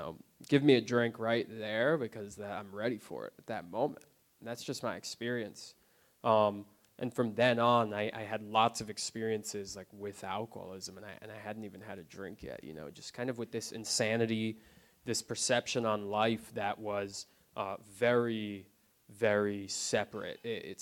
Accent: New Jersey, United States; born there; And I was born in New Jersey

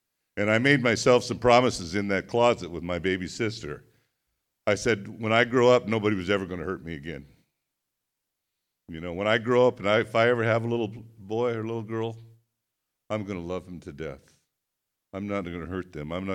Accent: Redmond, Oregon, United States; I hail from Redmond, Oregon.

